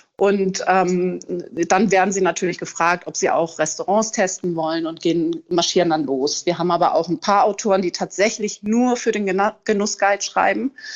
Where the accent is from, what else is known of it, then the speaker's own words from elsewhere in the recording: Hamburg, Germany; moved away as an adult; now in Portugal; aus Hamburg tatsächlich weggegangen, weil Hamburg eigentlich meine Heimatstadt ist und ich die Stadt auch sehr, sehr liebe.